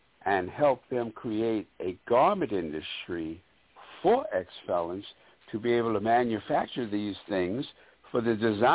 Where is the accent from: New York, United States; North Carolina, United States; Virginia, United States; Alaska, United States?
New York, United States; Harlem; I grew up in Harlem. And in growing up in Harlem, I always wanted to dress like the men dressed in those days.